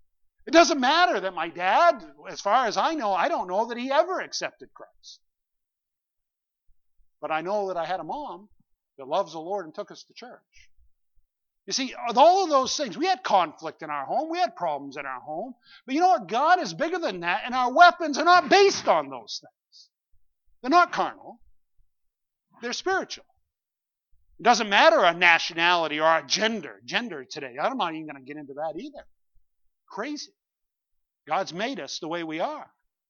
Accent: East Benton, Maine, United States; But I was raised in East Benton, Maine. Now, that's a little tiny place, smaller than Stratton, if you can imagine.

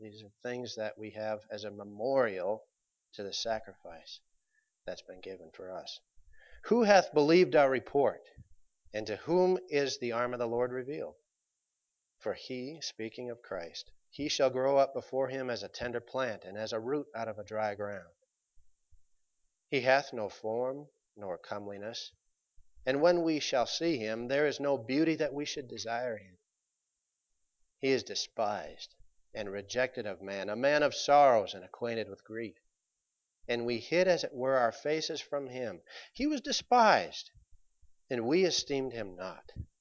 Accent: United States; You know, as an American, there are several things that have been given to us.

